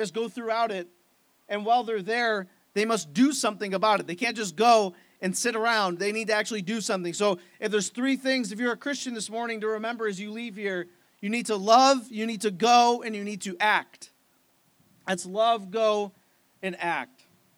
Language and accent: English; Niagara Falls, New York, United States; I'm from Niagara Falls, so if I just say Niagara Falls, please put that from where you're from.